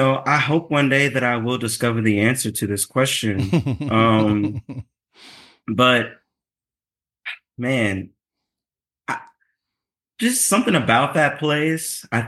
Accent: Hillaryville, Southern United States, United States; 'cause by the time I was growing up in Hillaryville, the war on drugs kind of made its way to the rural South and the crack epidemic started to make its way through.

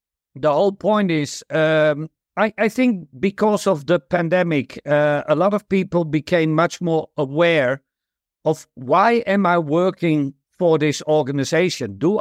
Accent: Netherlands; English is a second language; I'm from the Netherlands

